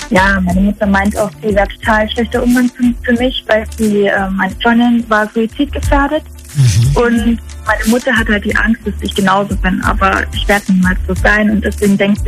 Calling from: Frankenthal, Rhineland-Palatinate, Germany; Ich bin 17 Jahre alt und komme aus Frankenthal.

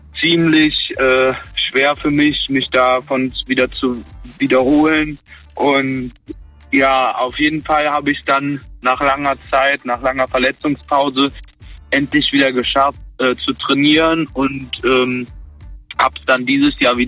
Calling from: Leverkusen, North Rhine-Westphalia, Germany; Aus Leverkusen.

